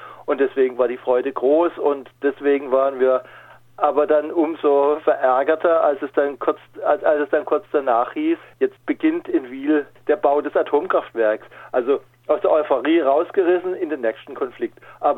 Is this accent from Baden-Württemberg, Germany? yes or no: yes; Baden-Württemberg, Germany; accent: Alemannic; habe ja damals erst in Tening gewohnt, später in Riegel. Also ich komme aus dem Kaiserstuhl, ich komme aus der Region. Ich konnte Alemannisch sprechen